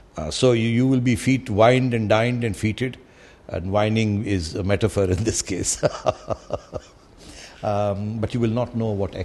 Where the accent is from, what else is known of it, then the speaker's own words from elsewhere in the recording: Pakistan; We are part tribal, part modern. We are part Pakistani, part Muslim. There are so many identities in this country.